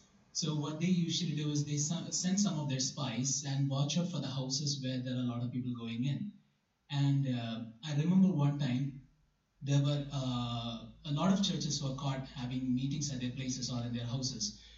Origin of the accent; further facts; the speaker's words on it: Saudi Arabia; In the Gulf countries, especially when I was born and brought up in Saudi Arabia